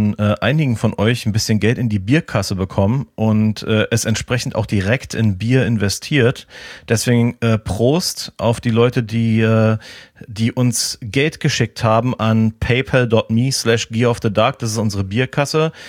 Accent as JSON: {"language": "German", "region": "Florida", "country": "United States", "said": "Das kommt aus Florida, richtig, genau. Es ist importiert aus meiner alten Heimat."}